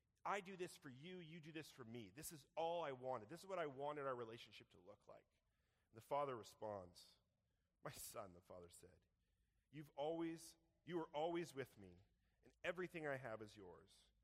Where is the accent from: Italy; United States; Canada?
Canada; Victoria, British Columbia; growing up in Victoria, my mom moved to the mainland for a job